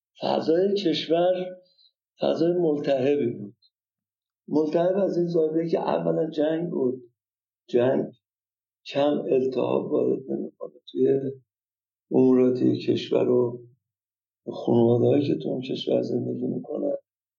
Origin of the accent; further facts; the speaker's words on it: Tabriz, East Azerbaijan, Iran; also born or lived in Urmia; تا زمان خدمت سربازی من تو شهر تبریز بزرگ شدم، ولی خب به تهران رفت آمد داشتم